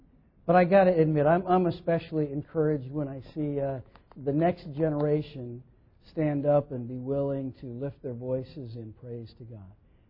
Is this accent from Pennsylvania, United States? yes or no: no; Minnesota, United States; My wife and I grew up in Minnesota